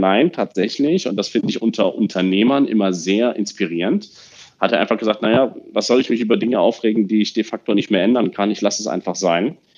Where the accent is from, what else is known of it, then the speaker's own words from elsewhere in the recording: Rhineland, Germany; in meiner alten Heimatstadt, also im Rheinland